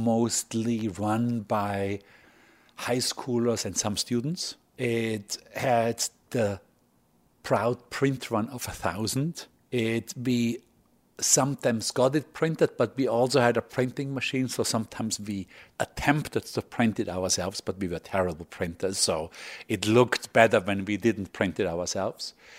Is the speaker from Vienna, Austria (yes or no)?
no; Bregenz, Vorarlberg, Austria; Well, I grew up in a small town called Bregenz in the very, very western part of Austria, very close to the border of Switzerland and Germany, 5 miles from each border. It's a pretty small town, 25,000 people on a lake within the mountains